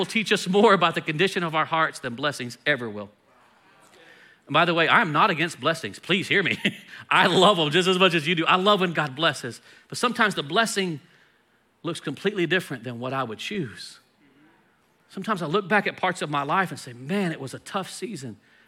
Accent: United States; How dare you tell me what to do? I'm American.

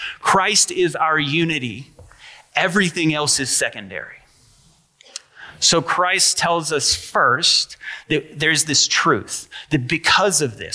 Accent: North Carolina, United States; At least I do, because I'm from North Carolina and it doesn't get this cold. This white stuff is not common where I'm from.

